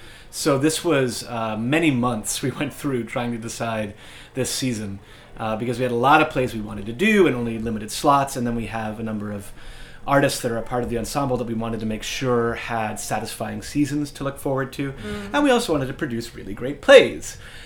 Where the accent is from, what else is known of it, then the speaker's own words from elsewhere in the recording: Massachusetts, United States; And it got me thinking about a lot of the kids that I grew up with on Cape Cod.